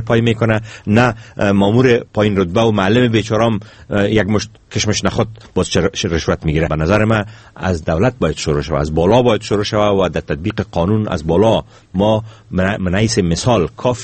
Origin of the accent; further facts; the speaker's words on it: Afghanistan; ما افغان هستیم، ما صاحب از این خانه هستیم